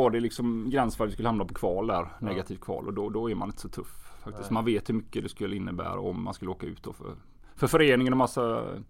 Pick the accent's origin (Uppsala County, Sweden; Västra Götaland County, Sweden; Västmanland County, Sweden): Västra Götaland County, Sweden; Ja, jag är uppvuxen i Görland, heter det. Ett litet samhälle söder om Stenungsund, ligger 4 mil norr i Göteborg ungefär.